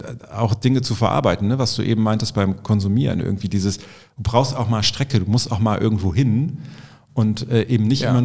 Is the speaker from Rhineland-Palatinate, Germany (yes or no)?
yes; Rhineland-Palatinate, Germany; moved away as an adult; also born or lived in Cologne; ich bin ja in der Eifel groß geworden und bin dann zum Studium mit, was war das da, mit 20 nach Köln gekommen.